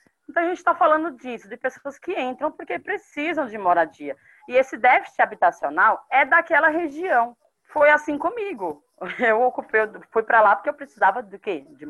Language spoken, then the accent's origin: Portuguese; Northeast Region, Brazil; now in São Paulo, Brazil; Eu sou nordestina, moro aqui em São Paulo há 18 anos.